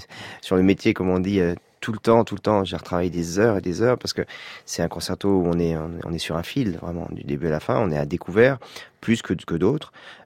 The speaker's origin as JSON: {"language": "French", "country": "France"}